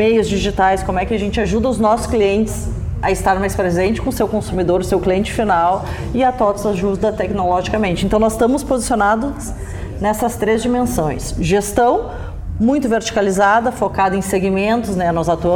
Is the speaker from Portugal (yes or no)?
no; Rio Grande do Sul, Brazil; eu sou gaúcha